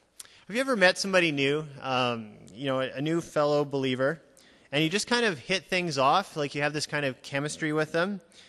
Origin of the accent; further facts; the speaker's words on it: Gimli, Manitoba, Canada; now in Winnipeg, Canada; I grew up in Gimli, Manitoba, and at Bayview E Free Church. My parents were both farmers on a little sheep farm outside of town. And so that's where I grew up.